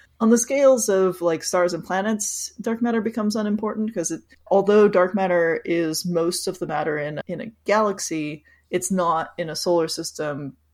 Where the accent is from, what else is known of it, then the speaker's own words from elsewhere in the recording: Los Angeles, California, United States; because I grew up in Los Angeles and you know the sky at night is pink.